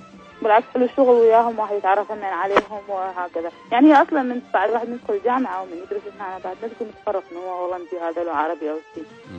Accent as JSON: {"language": "Arabic", "country": "Iraq", "said": "أنا كعراقية من أحضر مرات يطلبون عندي مثلاً أجيب سي دي مال أغاني عراقية"}